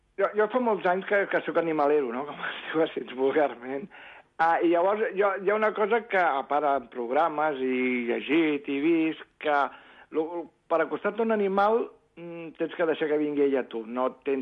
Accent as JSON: {"language": "Catalan", "town": "Barcelona", "region": "Catalonia", "country": "Spain", "said": "jo sóc de Barcelona, però em va sortir feina a Rubí, en un polígon industrial."}